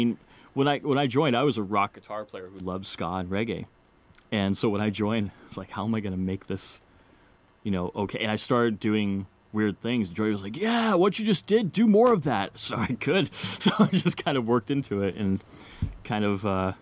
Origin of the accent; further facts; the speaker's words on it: Saco, Maine, United States; I grew up in Saco.